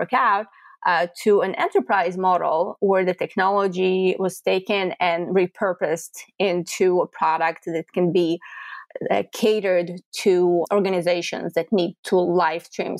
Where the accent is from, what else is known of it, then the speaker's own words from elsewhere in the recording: Israel; moved away as an adult; now in United States; I come from Israel. In Israel, I served in the tech unit of the Air Force, and my technical understanding comes from there. Then when I moved to the Bay Area